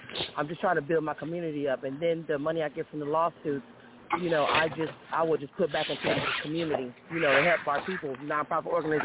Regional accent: Missouri, United States; now in Jacksonville, United States; One is like in Missouri, and that's my hometown where I'm from, and also here in Jacksonville

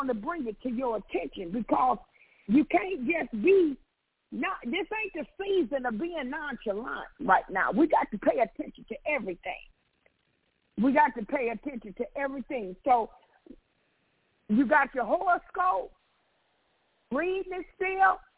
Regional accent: Chicago, Illinois, United States; I'm from Chicago.

